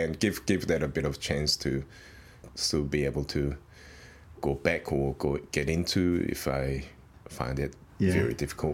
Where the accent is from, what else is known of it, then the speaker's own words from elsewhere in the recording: Seoul, South Korea; I grew up in Seoul, Korea.